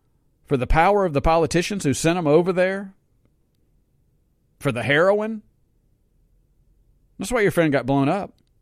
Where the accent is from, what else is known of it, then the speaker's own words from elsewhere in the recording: New York City, New York, United States; born there; it's luck that I was born in Queens, New York, and not in Kabul, Afghanistan. It's luck. I didn't earn that. I just popped up, and I had a middle-class family in New York. I moved to Mississippi.